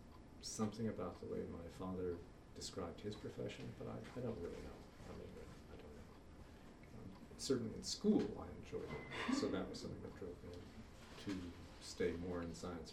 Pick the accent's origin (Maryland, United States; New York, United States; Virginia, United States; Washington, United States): New York, United States; New York City; born there; I was born in New York City in 1945.